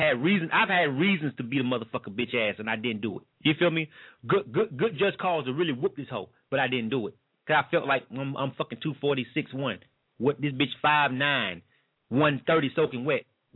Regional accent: Florida, United States; I'm from Florida. I'm born and raised.

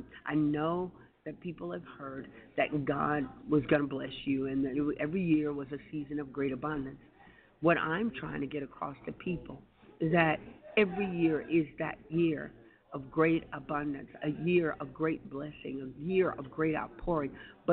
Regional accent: Texas, United States; You'll see a picture of me with my family in the background. We are from Texas

